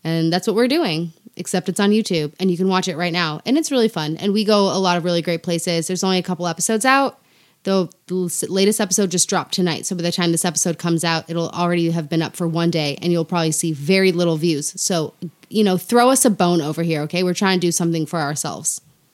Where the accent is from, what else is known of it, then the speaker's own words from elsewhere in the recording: South Africa; I mean, I am originally from South Africa, for those of you who don't know. So I do have family there.